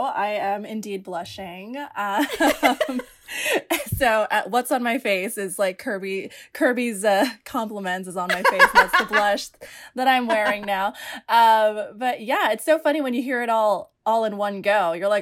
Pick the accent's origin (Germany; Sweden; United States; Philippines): Philippines; And when I'm Filipino. So Filipinos, they don't celebrate sweet 16s. They celebrate debuts, spelled like debut.